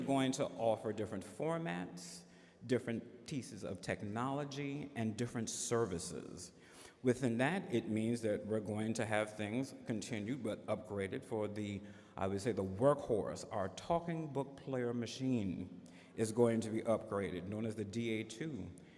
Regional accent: the South, United States; As a Southerner, I know how important that is to not be in the front or between people and their food.

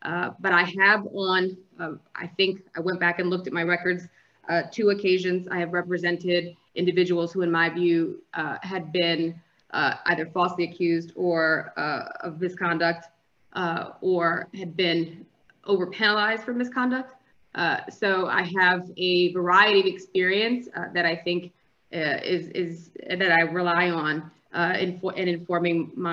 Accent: East Coast, United States; I come from a multiracial family. My mom's white, my dad's black. I consider myself black, and I grew up on the East Coast. I was raised Lutheran.

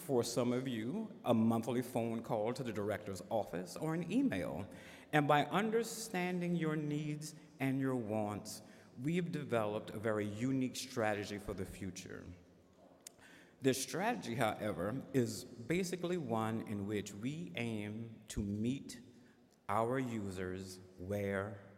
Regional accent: the South, United States; As a Southerner, I know how important that is to not be in the front or between people and their food.

